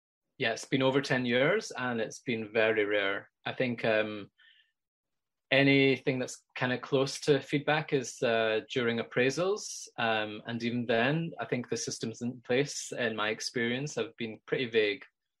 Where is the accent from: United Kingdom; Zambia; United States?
United Kingdom; Scotland; I'm from Scotland.